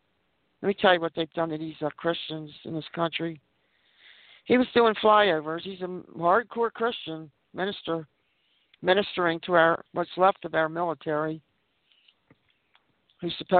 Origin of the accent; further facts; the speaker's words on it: Baltimore, Maryland, United States; But I grew up in Baltimore City, you know.